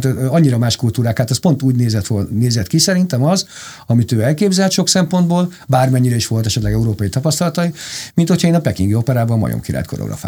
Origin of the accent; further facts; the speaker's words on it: Hungary; én igazi magyar fiú vagyok, ezt ki kell, hogy mondjam, nincs mese. És szeretek itt élni, szeretem ezt az országot